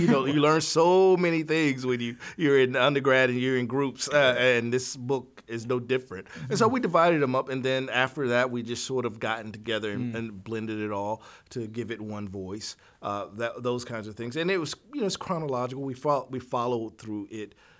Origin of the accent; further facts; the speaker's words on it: Alabama, United States; now in Ohio, United States; Okay. Well, I'm originally from Alabama, and I discovered that Jesse Owens was born in Alabama in a little small town, Danville.